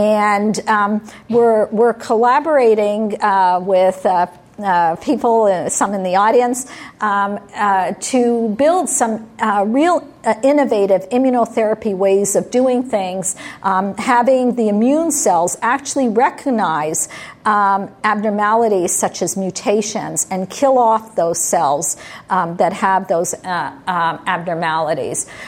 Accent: Canada; San Diego is a really gorgeous city, but I'm from Canada, and it's very pretty and as well.

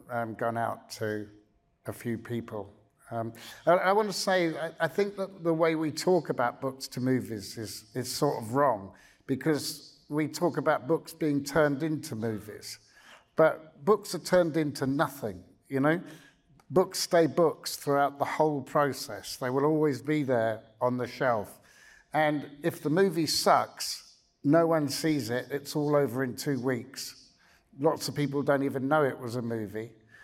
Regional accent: England, United Kingdom; when I was growing up in England in the 60s and 70s

